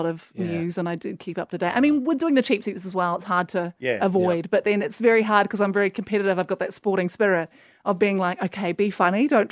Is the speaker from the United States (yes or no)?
no; New Zealand; And I will say, when I'm in Australia, I don't mind. But when I go back to New Zealand, I'm like, oh, I hate that when they do that.